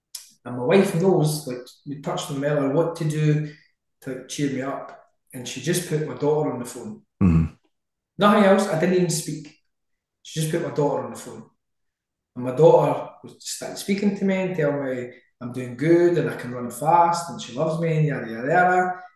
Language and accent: English; Falkirk, Scotland, United Kingdom; So they came out with family and stuff because I'm from Falkirk.